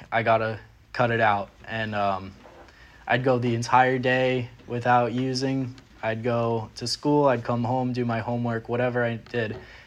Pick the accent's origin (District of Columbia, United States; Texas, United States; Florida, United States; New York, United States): New York, United States; Long Beach; I grew up in Long Beach, New York. It's a small beach town on the south shore of Long Island.